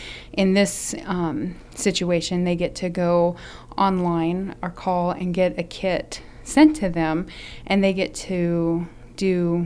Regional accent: Hoonah, Alaska, United States; just from my own personal growing up in Hoonah, Alaska, I was related to the health aid.

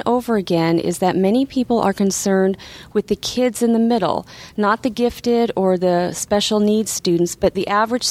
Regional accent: Anchorage, Alaska, United States; I live in the south side of town, but I grew up near West High School.

